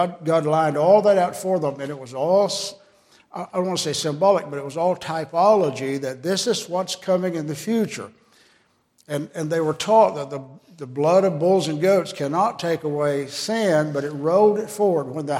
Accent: Texas, United States; And I'm not talking about how much we had where we came from, but like we're from Texas.

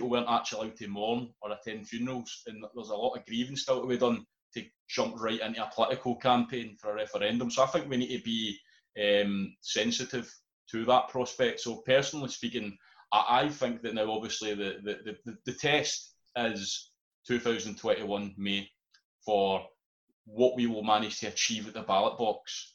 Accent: Scotland, United Kingdom; I come from Inverclyde, where more people have died than any other part of Scotland.

